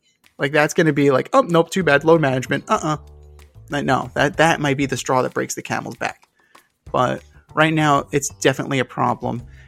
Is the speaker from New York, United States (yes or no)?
yes; New York City, New York, United States; That's the thing about being a New Yorker, man. You walk anywhere, nobody's going to fuck with you.